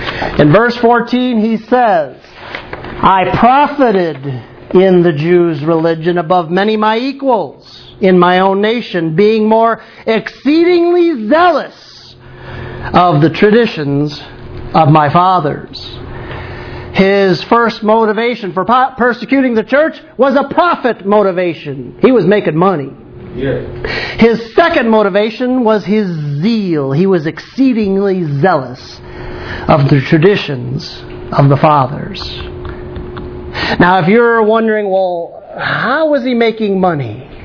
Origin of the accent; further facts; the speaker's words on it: Chicago, Illinois, United States; Now, we're all from Chicago, so I don't have to tell you, that's mafia talk.